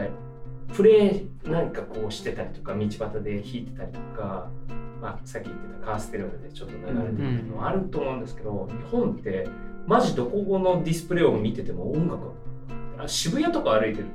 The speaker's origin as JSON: {"language": "Japanese", "country": "Italy", "tie": "born or raised there", "said": "僕はイタリアで育ったんですけど、イタリアって無音だなって思います。"}